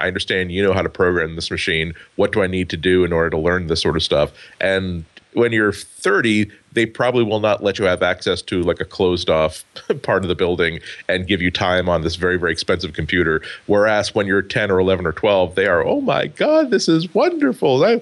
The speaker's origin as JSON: {"language": "English", "region": "Massachusetts", "country": "United States", "tie": "born or raised there", "said": "Yeah, exactly. I grew up just outside of Boston."}